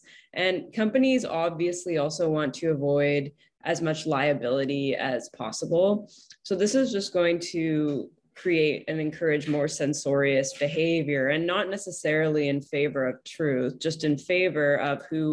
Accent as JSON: {"language": "English", "country": "Canada", "said": "Yeah, so as a Canadian law student, I would have previously said that the United States is quite impressive in terms of free speech protections"}